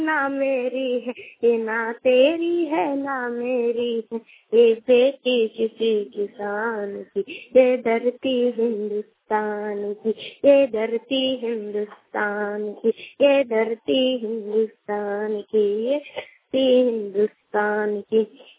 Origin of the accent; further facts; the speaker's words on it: Dumka, Jharkhand, India; मैं दुमका का रहने वाला हूँ।